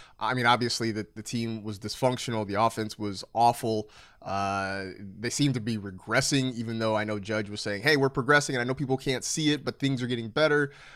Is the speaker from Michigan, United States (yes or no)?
no; California, United States; now in Los Angeles, United States; Look, I grew up in the Bay Area where it gets cold, man. It gets foggy and cold sometimes.